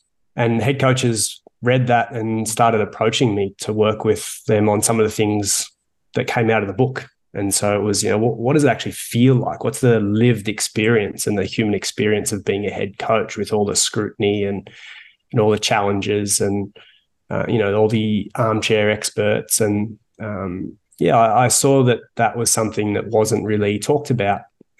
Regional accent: Melbourne, Victoria, Australia; moved away as an adult; now in Toronto, Canada; I'm from Melbourne originally. I moved here in 2009 and it was the typical Aussie thing of go away for a couple of years and work overseas with the intent to go home.

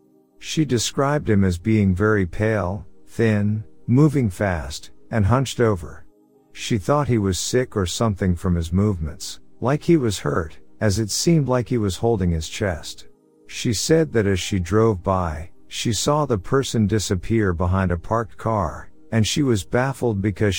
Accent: Mesa, Arizona, United States; I grew up in Mesa, Arizona, near a small private airport called Falcon Field.

